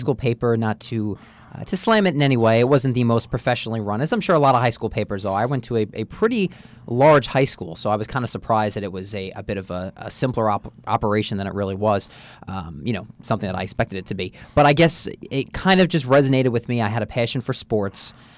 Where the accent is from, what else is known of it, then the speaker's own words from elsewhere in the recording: Jersey City, New Jersey, United States; also born or lived in Matawan; I'm originally from Mattawan. I was born and raised for a number of years in Jersey City before we moved over to suburbia, New Jersey, as I like to call it.